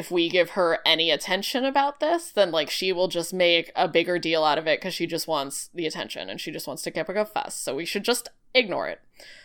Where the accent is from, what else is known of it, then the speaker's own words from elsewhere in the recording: the South, United States; I'm the one from the South.